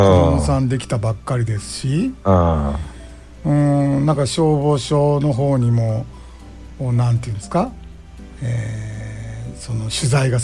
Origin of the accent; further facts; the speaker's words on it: Nishinomiya, Hyogo, Japan; 地元西宮市の神社っていうこともありました